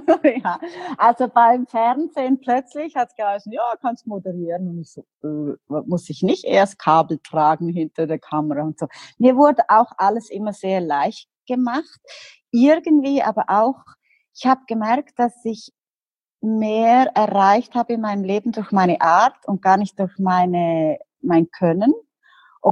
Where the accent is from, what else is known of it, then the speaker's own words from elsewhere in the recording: Liechtenstein; ich komme aus Liechtenstein